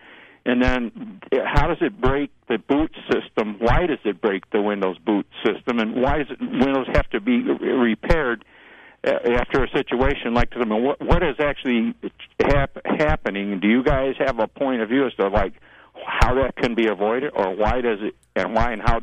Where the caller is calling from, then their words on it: Buffalo, New York, United States; In Buffalo.